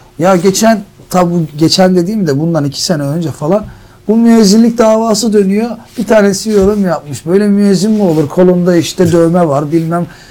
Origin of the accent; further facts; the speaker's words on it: Elazığ, Turkey; Tabii ben Elazığ'dan geldim bizim örf adetimize göre düğünde her şey olur.